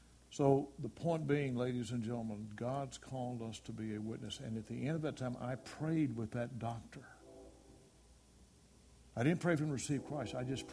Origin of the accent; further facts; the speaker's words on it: the South, United States; born and raised in the South, when I came up, all my friends, we had a shotgun in one hand, a fishing rod in the other hand